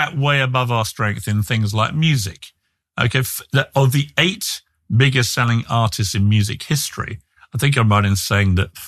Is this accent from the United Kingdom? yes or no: yes; United Kingdom; We've become almost ashamed of being British in a way that I don't like.